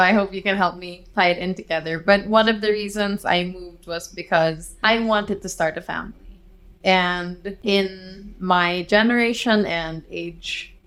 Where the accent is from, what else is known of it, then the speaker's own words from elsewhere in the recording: Cagayan de Oro, Northern Mindanao, Philippines; Okay, so I grew up in Cagayan de Oro. We moved there when I was 3.